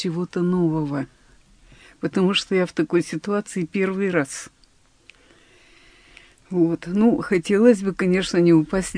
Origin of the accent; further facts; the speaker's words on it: Sysert, Sverdlovsk Oblast, Russia; born there; А я родилась на Урале. И пригодилась, видно, здесь. Где бы в жизни ни бывало, душа просится в Сысерти. Там такие красивые места, хорошие люди, дом наш на берегу речки, за огородом лес.